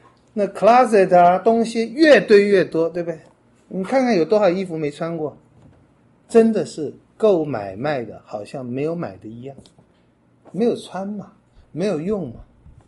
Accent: China; 哎，我们中国人这种感觉最多了，有一好没两好

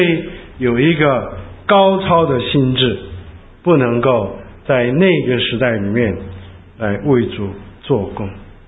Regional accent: China; 3000多年，我们中国人还不会盖厕所，你们想到这个问题？今天在我们中国的乡下还没有厕所。

